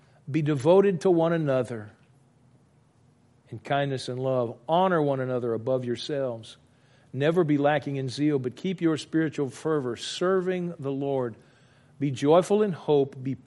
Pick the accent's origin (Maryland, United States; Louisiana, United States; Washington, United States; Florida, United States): Louisiana, United States; Broussard; I had some friends growing up in Broussard, and this family lived across the street